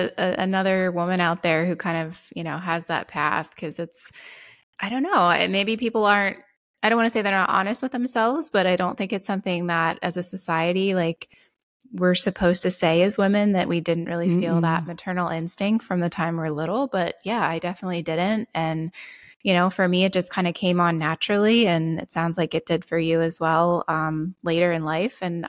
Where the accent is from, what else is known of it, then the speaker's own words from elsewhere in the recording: Pennsylvania, United States; So I'm originally from Lancaster County. But after I graduated, I moved down here and, you know, 16 years later, here we are.